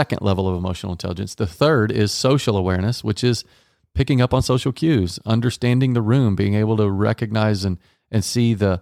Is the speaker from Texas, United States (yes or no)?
yes; Texas, United States; Why do you keep playing country songs? Because I grew up in Texas.